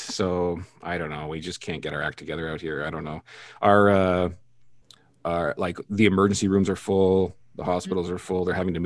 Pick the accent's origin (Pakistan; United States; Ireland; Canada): Canada; British Columbia; born there; I am not currently, but I was born on Vancouver Island.